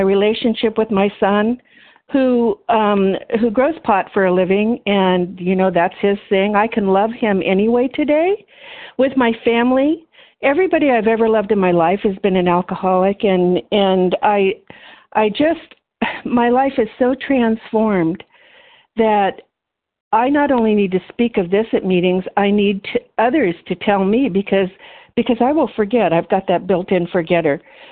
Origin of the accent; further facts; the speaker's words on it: San Diego, California, United States; from San Diego, recovered for another day.